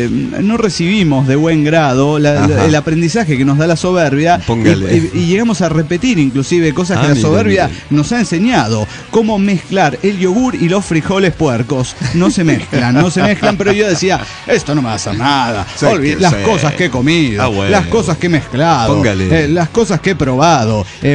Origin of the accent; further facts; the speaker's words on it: Oaxaca, Mexico; Veo que yo soy de Oaxaca, me agüito fácil